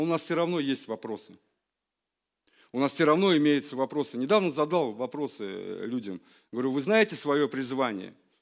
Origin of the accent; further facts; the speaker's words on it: Russia; born there; И мы не случайно родились в России, не случайно родились у своих родителей. Живем сегодня в Тольятти тоже не случайно.